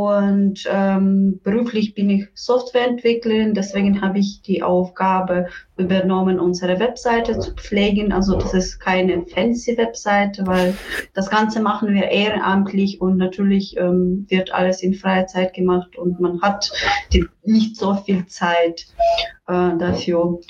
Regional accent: Western Ukraine, Ukraine; German is a second language; Ursprünglich komme ich aus der Westen der Ukraine

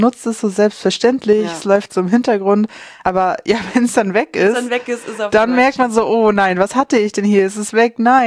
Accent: Mecklenburg-Vorpommern, Germany; Ja, ich komme aus Vorpommern

